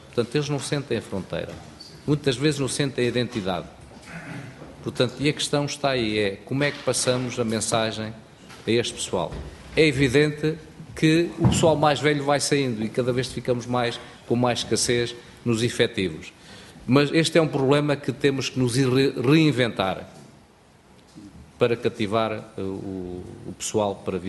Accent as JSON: {"language": "Portuguese", "town": "Pinhel", "region": "Guarda", "country": "Portugal", "said": "e eu sou de Pinhel, ir no fim de semana a Pinhel, não dava."}